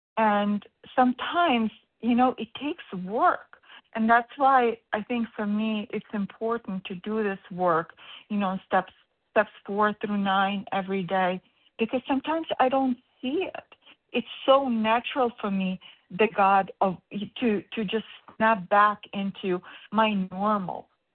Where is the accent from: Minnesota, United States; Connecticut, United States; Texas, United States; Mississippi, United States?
Connecticut, United States; I'm from Connecticut, Eastern Standard Time.